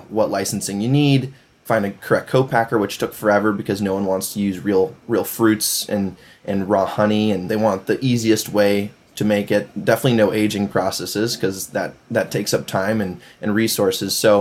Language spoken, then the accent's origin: English; Glenview, Illinois, United States; I'm from Glenview, Illinois, which is just outside of Chicago.